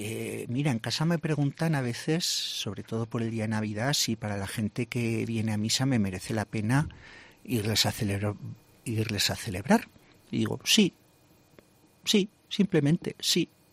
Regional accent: Luna, Aragon, Spain; Yo soy nacido en Luna, en las Cinco Villas.

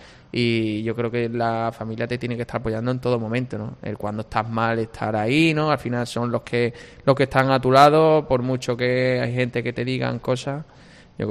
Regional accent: Huelva, Andalusia, Spain; No, yo soy de Huelva, pero sí, mi familia mía es de Huelva

